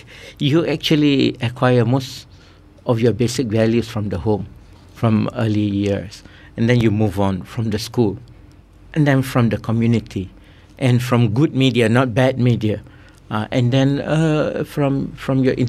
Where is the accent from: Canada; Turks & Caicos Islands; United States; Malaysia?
Malaysia; George Town, Penang; I grew up in Penang, Georgetown.